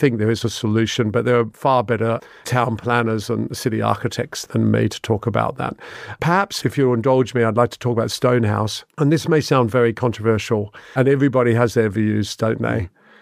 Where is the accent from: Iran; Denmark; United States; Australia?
Australia; I'm just a Australian oik